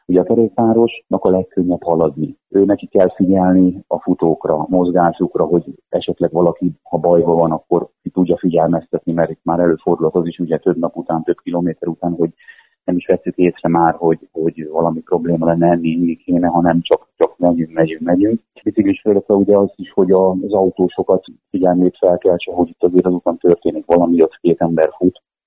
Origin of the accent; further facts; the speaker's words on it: Csákvár, Fejér, Hungary; Csákváról. Érkeztem a Vértes lábától. A Csákvári gyülekezet gondnoka vagyok. Ott élek feleségemmel, három fiammal.